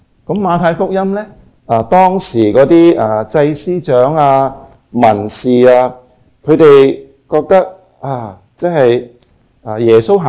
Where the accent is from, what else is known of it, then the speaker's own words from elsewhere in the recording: China; 大家都记得我们中国人的唐诗